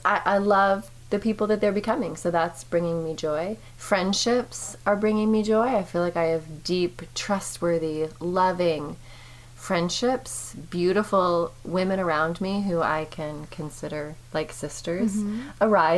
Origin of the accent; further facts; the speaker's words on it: Vancouver, British Columbia, Canada; now in Vancouver, United States; We live in Vancouver, Washington, but I'm from Vancouver, BC